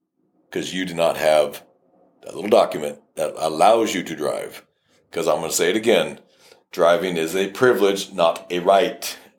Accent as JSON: {"language": "English", "region": "California", "country": "United States", "tie": "born or raised there", "said": "because I was raised on a ranch. But I was raised in California, right?"}